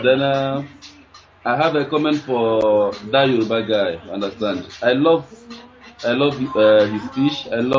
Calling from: India; I'm calling from India.

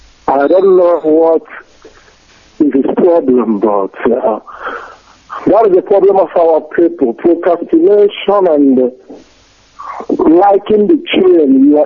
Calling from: France; I'm calling from France.

